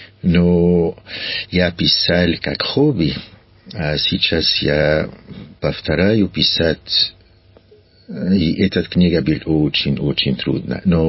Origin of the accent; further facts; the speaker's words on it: Egypt; born there; Russian is a second language; also born or lived in England / Switzerland; Я родился в Египте, и моя мама швейцарская, и мой папа из Египта.